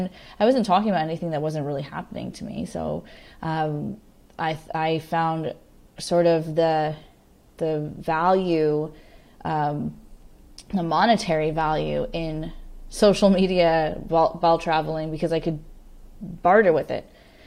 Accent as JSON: {"language": "English", "town": "Henderson", "region": "Nevada", "country": "United States", "tie": "born or raised there", "also_born_or_lived": "California / Colorado / Florida", "said": "I moved around a bit, but I went to high school in Las Vegas, Nevada, right outside of Las Vegas in Henderson. But I grew up before that in all over. I was in California, Colorado, Florida."}